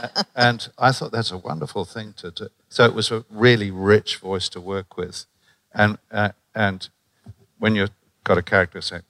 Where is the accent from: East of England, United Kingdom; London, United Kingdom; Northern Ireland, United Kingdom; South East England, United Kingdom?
Northern Ireland, United Kingdom; born there; I was born in Northern Ireland, but I never had that Northern Irish accent